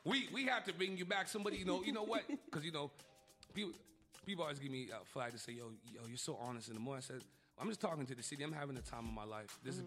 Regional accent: Montreal, Quebec, Canada; I'm from Cote de Neige. I come from nothing.

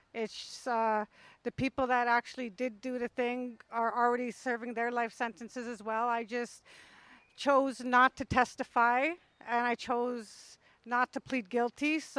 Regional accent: Winnipeg, Manitoba, Canada; also born or lived in Pine Creek; I'm First Nations from Pine Creek, Manitoba. I grew up mainly in Winnipeg, Manitoba, and I come from the North End. That's where my family is. Basically, I was born and raised in the North End of Winnipeg.

